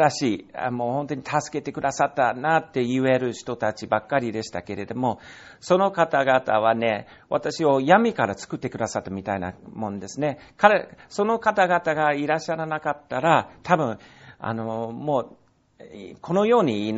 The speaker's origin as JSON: {"language": "Japanese", "region": "Alabama", "country": "United States", "second_language": "Japanese", "moved": "yes", "lives_now": "Osaka, Japan", "said": "私の実家、アラバマ州、その田舎、から来たっていう話をしていて、実は先週、私のこの田舎から、何人か、6名、5名ですか ?5 名、大阪に来てくれました。"}